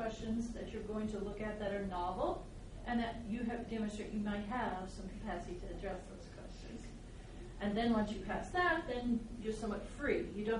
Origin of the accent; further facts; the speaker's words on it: Hollow Rock, Tennessee, United States; So I grew up in Hollow Rock, Tennessee. On the farm, my parents still have the farm, and we grow cotton and corn and soybeans in that area of the country.